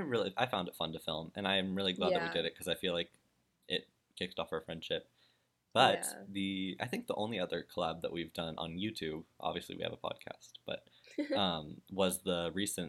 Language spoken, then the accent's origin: English; United States; now in Germany; I'm an American, so I have like my home in America, but I live in Germany.